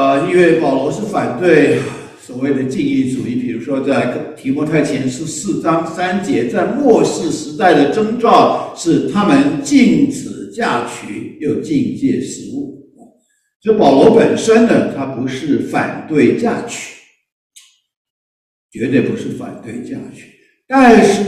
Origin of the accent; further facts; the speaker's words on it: Taiwan; 我们中国人说我们台湾人说谈恋爱，我这个还不够传神